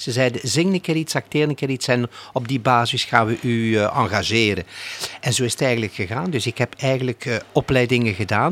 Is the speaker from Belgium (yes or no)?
yes; Ghent, East Flanders, Belgium; born there; Gent is voor mij nog altijd mijn stad waar ik geboren ben, waar ook alles begonnen is, waar mijn carrière begonnen is, ja. Waar ik mijn grote liefde gevonden heb, waar mijn ouders gestorven zijn, waar mijn ouders wonen, waar mijn ouders gewoond hebben.